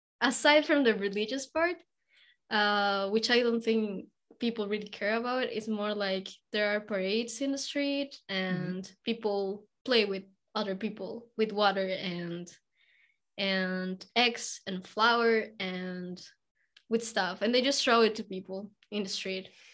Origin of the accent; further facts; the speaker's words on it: Ecuador; English is a second language; moved away as an adult; also born or lived in France / Canada; So I'm originally from Ecuador, but I went to France for my studies, and I went to Canada for, and then I came here because I got an internship here.